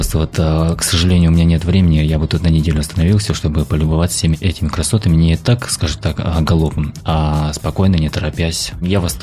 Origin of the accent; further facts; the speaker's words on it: Tatarstan, Russia; В основном это была Удмуртия, сам я из Татарстана.